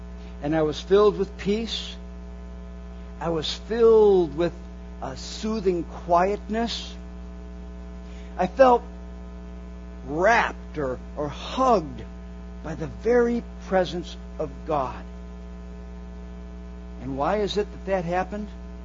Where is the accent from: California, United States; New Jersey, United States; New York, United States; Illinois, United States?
New York, United States; Buffalo; They called my hometown, Buffalo, the armpit of the East.